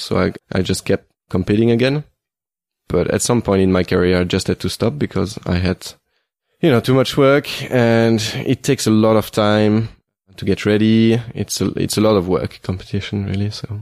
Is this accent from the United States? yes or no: no; Luxembourg; My nationality is Belgian, but I'm actually from Luxembourg. So that's the tiny country that is between Germany, France, and Belgium. I still have my family company there. And so I used to live for the past 10 years in Luxembourg.